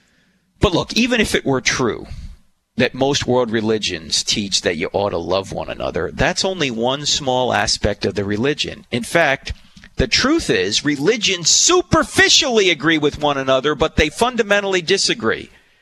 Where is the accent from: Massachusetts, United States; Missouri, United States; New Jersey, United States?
New Jersey, United States; And I'm from New Jersey, by the way.